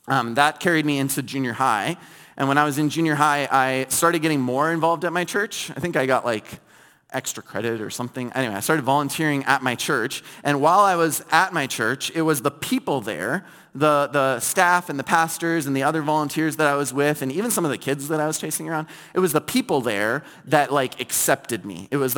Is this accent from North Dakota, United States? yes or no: yes; Fargo, North Dakota, United States; Okay, so I grew up in Fargo, North Dakota, and I was very privileged.